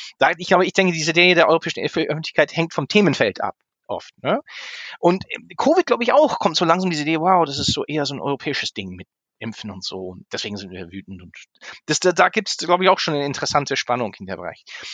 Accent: Hanover, Lower Saxony, Germany; ich bin ja in Hannover aufgewachsen

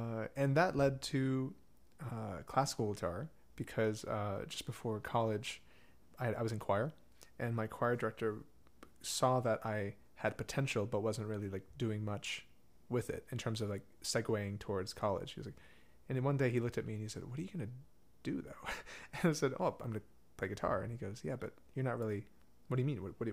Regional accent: Madison, Wisconsin, United States; And in my hometown in Madison, they had an early music festival where they have lutes and Baroque guitars and stuff.

